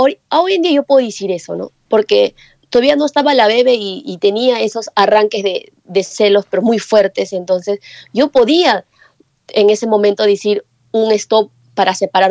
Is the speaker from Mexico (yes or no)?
no; Peru; now in Japan; uno como peruana... Allá en Perú es normalmente ya al psicólogo. Acá en Japón normalmente te llevan al psiquiatra.